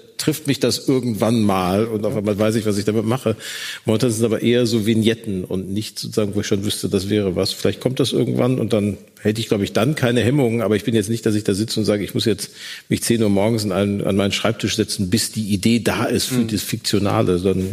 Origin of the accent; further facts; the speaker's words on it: Gelsenkirchen, North Rhine-Westphalia, Germany; Ich komme ja aus Gelsenkirchen